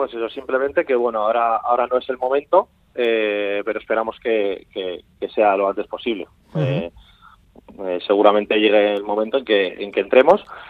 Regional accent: Bilbao, Basque Country, Spain; como somos bilbaínos, también podéis imaginar que queremos empezar en Bilbao

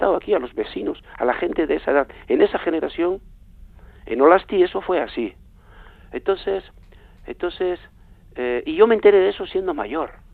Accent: Basque Country, Spain; moved away; a 2.500 kilómetros, seguir siendo vasco, entre canarios

